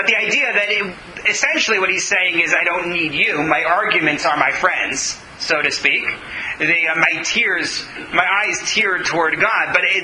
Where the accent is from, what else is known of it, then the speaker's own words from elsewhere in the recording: United States; sorry, I'm an American.